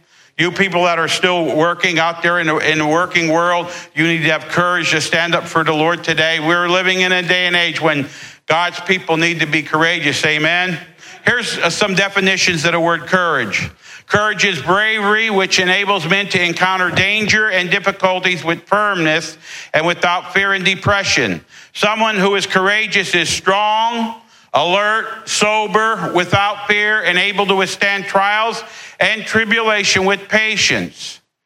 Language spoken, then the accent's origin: English; Pennsylvania, United States; I'm from Northumberland County. And we met at a church, a little country church in Northside, Pennsylvania.